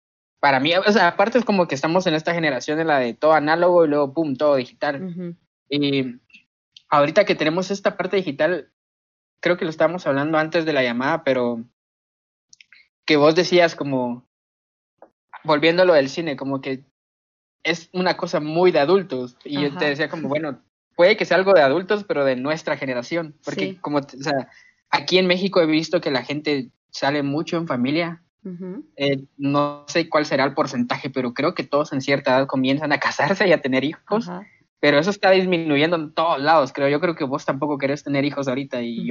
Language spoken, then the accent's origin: Spanish; Guatemala; Creo que eso habla mucho de los pueblos pequeños de donde venimos y también de Guatemala en general